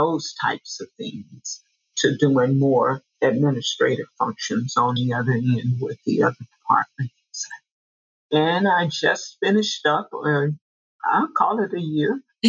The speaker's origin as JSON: {"language": "English", "town": "St. Petersburg", "region": "Florida", "country": "United States", "tie": "born or raised there", "said": "I was born and raised in St. Petersburg. I went to the local high schools. And so I've been in this city, well, about 63 years."}